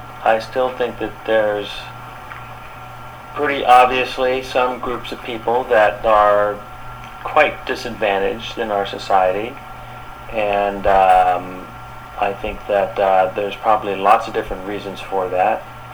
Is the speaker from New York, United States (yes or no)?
yes; West Point, New York, United States; born there; I was born in West Point, New York.